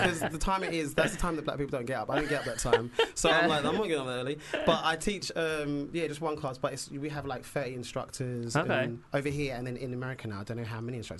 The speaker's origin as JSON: {"language": "English", "town": "Bermondsey", "region": "London", "country": "United Kingdom", "said": "I say Joel because I'm from Bermondsey."}